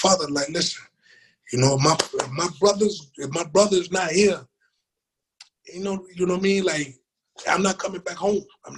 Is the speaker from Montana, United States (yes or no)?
no; Charlotte, North Carolina, United States; And for me, man, like, growing up in West Charlotte, man, me and my brother always